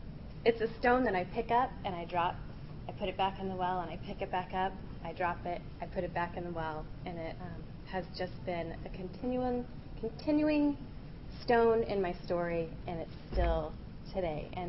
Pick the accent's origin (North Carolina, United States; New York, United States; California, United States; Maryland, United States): California, United States; Mission Viejo; Because I had lived in Mission Viejo before. I grew up in Mission Viejo.